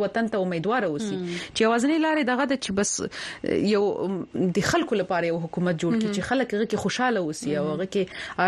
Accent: Paktia, Afghanistan; زه د پکتیا په یو کلی کې يم

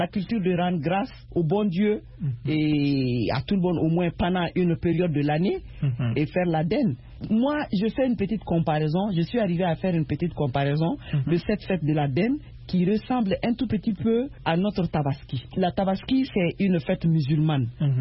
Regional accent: Mali; Et chez nous, en Afrique de l'Ouest, nous aimons utiliser beaucoup, surtout particulièrement au Mali

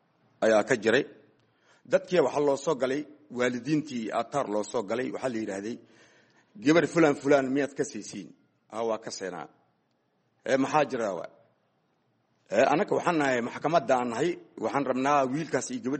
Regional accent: Mogadishu, Banaadir, Somalia; also born or lived in Lower Juba; waxaan ku dhashay anii jubada hoose waxaan ku soo barbaaray Muqdisho

